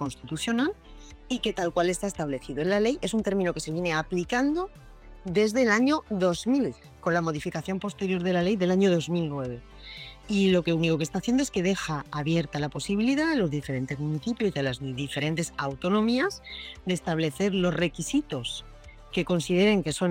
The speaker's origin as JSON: {"language": "Spanish", "country": "Spain", "said": "yo o tú, como español"}